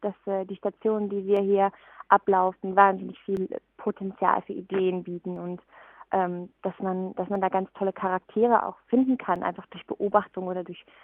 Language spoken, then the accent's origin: German; North Rhine-Westphalia, Germany; also ich komme ja ursprünglich schon aus dem Ruhrgebiet, aber man kennt ja doch trotzdem nicht immer alles